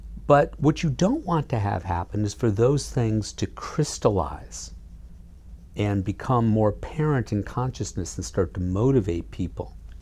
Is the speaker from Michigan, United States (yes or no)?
yes; Michigan, United States; I grew up in Macomb County. There's a town called Warren.